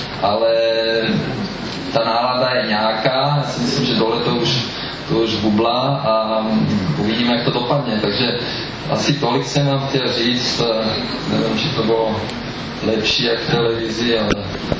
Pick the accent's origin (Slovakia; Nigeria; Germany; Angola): Slovakia; now in Czech Republic; Já samozřejmě jsem původem Slovák, ale mám českou manželku, mám české děti, žiju tady